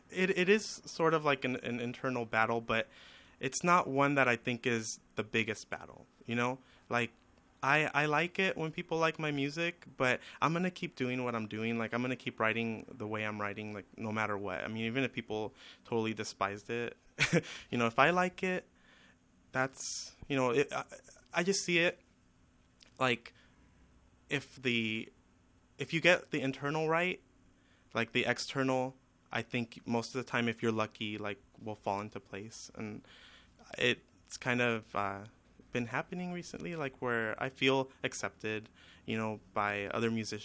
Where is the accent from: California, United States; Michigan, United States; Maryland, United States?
California, United States; Santa Ana; I grew up in Santa Ana, and you get a lot of like street vendors and stuff like that there